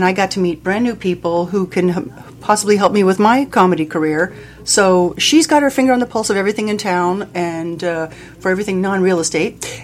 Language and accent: English; Miami, Florida, United States; I've been here about 8 years now, and I'm originally from Miami.